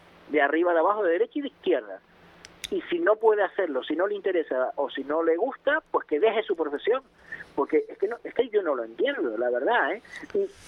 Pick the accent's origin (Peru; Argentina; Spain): Spain; Eso como administrado, como ciudadano español